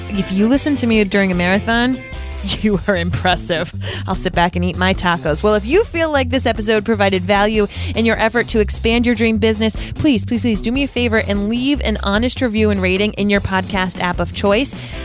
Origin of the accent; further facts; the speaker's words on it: Rhode Island, United States; accent: Rhode Island; join me along with my Rhode Island accent